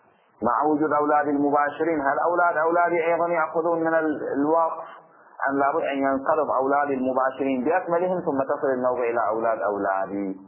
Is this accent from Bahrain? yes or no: yes; Bahrain; يريد الإعم من الذكور والإناث في عرفنا في البحرين هكذا